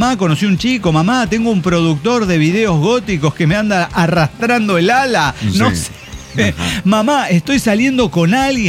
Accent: Bolivia; porque yo como madre boliviana que soy me canso.

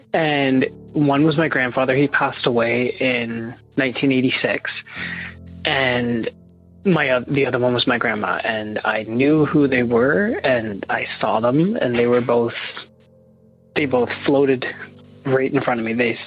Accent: Ontario, Canada; I am from Ontario, Canada.

